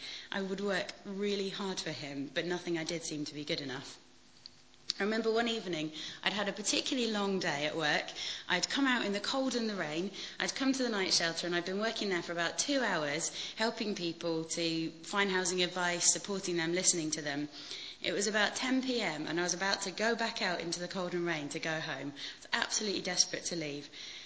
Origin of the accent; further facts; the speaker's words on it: Yorkshire and the Humber, United Kingdom; now in Bedford, United Kingdom; I'm 27. I live in Bedford, but I grew up in Yorkshire